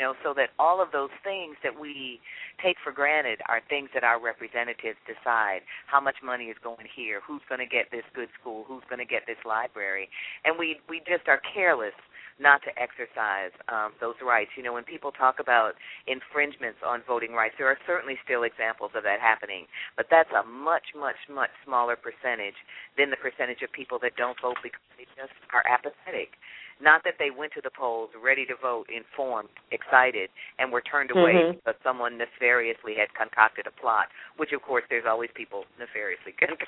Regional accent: Detroit, Michigan, United States; growing up in Detroit, my high school was like two blocks away from where Motown started

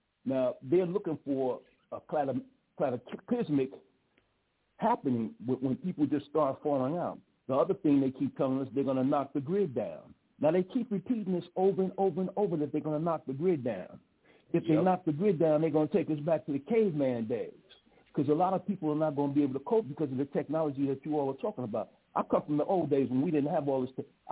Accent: Chicago, Illinois, United States; now in Georgia, United States; because see, I came out of Chicago, I'm in Georgia now. I come from Chicago off that south side.

